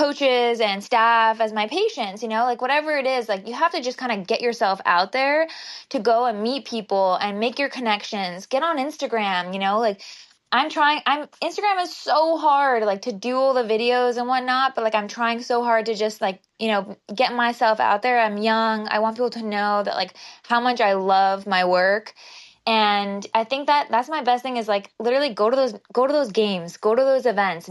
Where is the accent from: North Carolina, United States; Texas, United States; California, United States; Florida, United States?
California, United States; Brentwood; now in Manhattan Beach, United States; I'm not from Manhattan Beach. I grew up in near Santa Monica, near in Brentwood. So I didn't grow up in the South Bay here in LA.